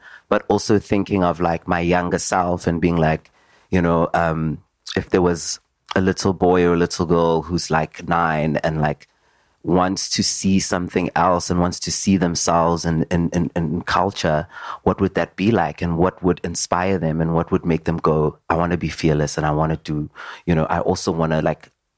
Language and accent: English; Davidson, Gauteng, South Africa; I grew up in Davidson in the East Rand, and like, you know, walking down the streets as a very flamboyant kid was not easy at all.